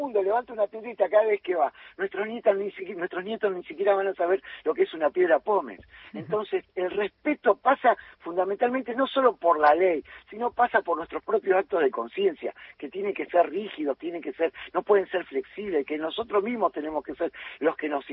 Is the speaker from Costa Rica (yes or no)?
no; Argentina; Y confundimos este temita que, como buenos argentinos, de la viveza criolla